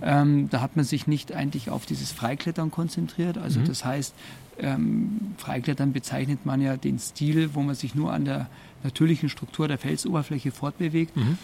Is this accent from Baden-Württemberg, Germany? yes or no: no; Garmisch-Partenkirchen, Bavaria, Germany; Ich bin in Garmisch-Partenkirchen aufgewachsen, also die Arena war das Gebirge, waren die Alpen.